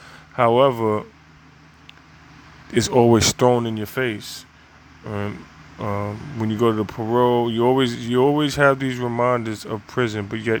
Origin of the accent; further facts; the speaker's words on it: United States; regardless of the fact, I am an American citizen.